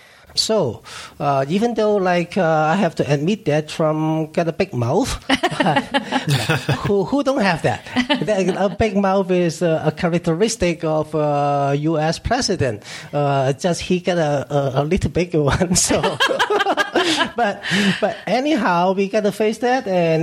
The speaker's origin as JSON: {"language": "English", "country": "Hong Kong", "tie": "born there", "said": "I was born in Hong Kong, and now I'm doing my business in Guangzhou, China."}